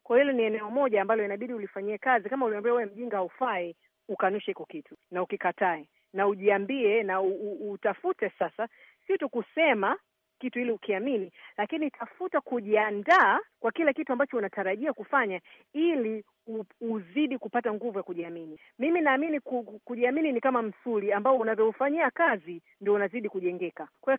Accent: Tanzania; na mimi kama Mtanzania ambaye lazima niwe na ushindani ili kufikisha nchi kwenye hatima yake

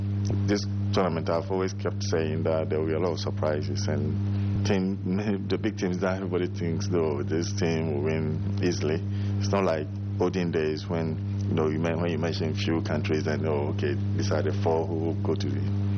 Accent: Ghana; I'm really excited being a Ghanaian, has been able to qualify the nation to the World Cup.

